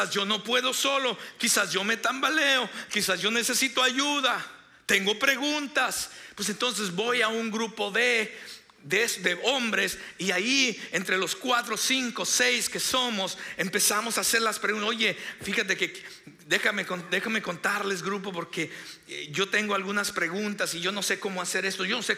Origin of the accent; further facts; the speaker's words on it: California, United States; Nosotros venimos, mi esposa y yo venimos de California